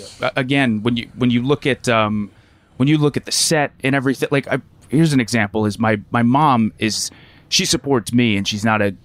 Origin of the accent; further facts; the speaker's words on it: Lancaster, Pennsylvania, United States; Lancaster, Pennsylvania, so Amish country.